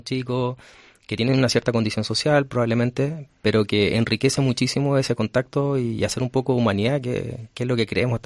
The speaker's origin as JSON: {"language": "Spanish", "country": "Chile", "said": "yo vengo de Chile, trabajé mucho en docencia, más de 15 años"}